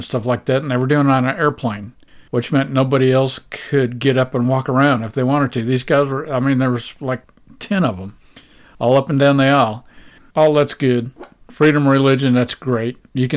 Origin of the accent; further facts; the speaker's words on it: United States; make me glad that I'm an American. We're the freest country on the planet.